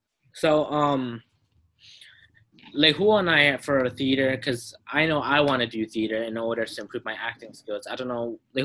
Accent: New York, United States; And I was born in New York.

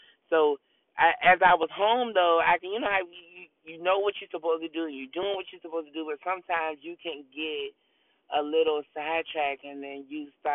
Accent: Georgia, United States; I'm from Georgia.

